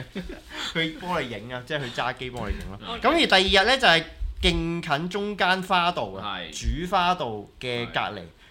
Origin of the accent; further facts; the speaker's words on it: Hong Kong; 等佢睇到我哋香港人